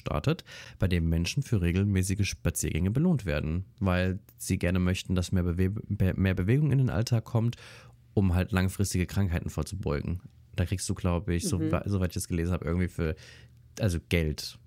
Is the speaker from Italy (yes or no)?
yes; Italy; Und da müssen wir einmal in mein Heimatland schauen, Italien.